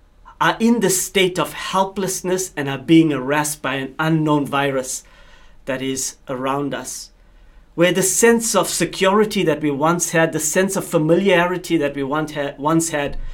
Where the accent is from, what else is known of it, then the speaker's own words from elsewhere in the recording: South Africa; now in Mosbach, Germany; I come from South Africa. I am currently the CEO of OM Ships, working here in Mosbach in Germany.